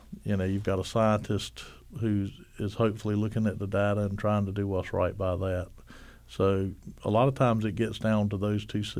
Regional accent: Wrightsville Beach, North Carolina, United States; because I grew up on Wrightsville Beach, so, you know, I've seen it for a long time.

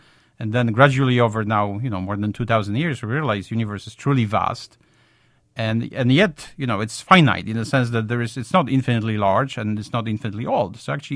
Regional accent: Poland; English is a second language; I'm from Poland originally

